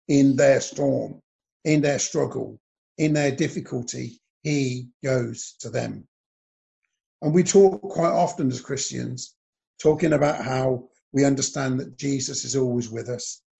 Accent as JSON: {"language": "English", "country": "United Kingdom", "said": "But being good British people, we hide them."}